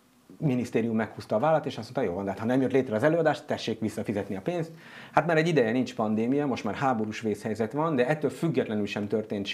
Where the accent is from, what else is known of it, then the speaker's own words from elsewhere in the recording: Israel; Ráadásul így izraeliként is ezt így már megszoktam.